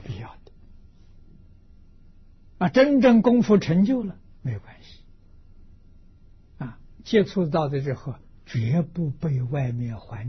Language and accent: Chinese; China; 一般的距离啊，是我们中国人讲的三里，三里路。